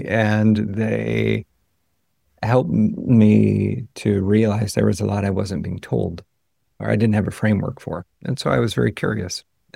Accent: United States; I grew up in the United States.

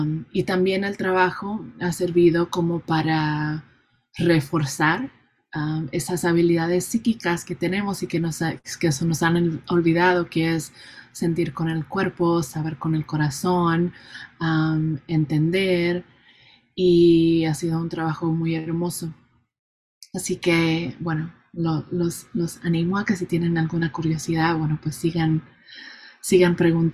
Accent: Puerto Rico; now in United States; Actualmente vivo en Estados Unidos, en las tierras de los Dakota, pero soy originaria de Boriquén, la tierra de los Taínos. Y mi gente, aparte de ser Taíno, también tengo ancestros españoles, portugueses

